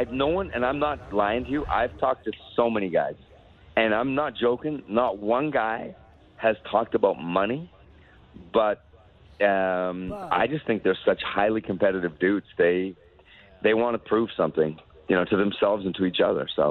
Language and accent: English; Canada; As a Canadian, it's fun to watch.